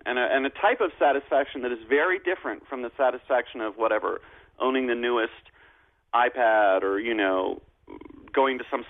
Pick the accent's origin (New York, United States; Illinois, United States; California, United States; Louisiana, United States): New York, United States; but that gave me comfort as a New Yorker